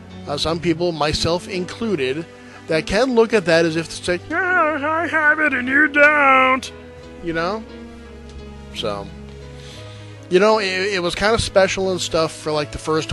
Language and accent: English; New England, United States; Hey, I'm from New England. I'm concerned with Senator Kennedy.